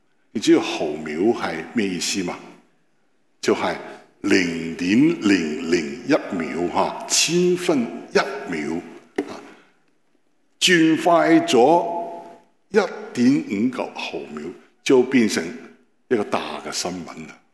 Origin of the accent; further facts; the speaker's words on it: Beijing, China; Cantonese is a second language; 咁我系北京人，我哋两个咧就真系有唔同嘅文化啦。咁我要学佢讲广东话，佢要学我讲普通话。